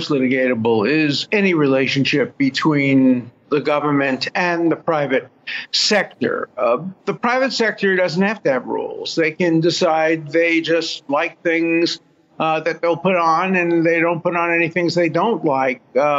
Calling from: Israel; I'm calling from Israel

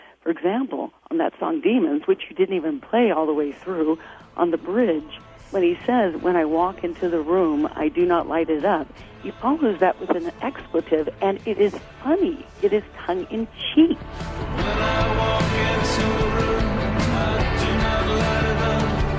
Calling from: Los Angeles, California, United States; from Los Angeles, calling about your review

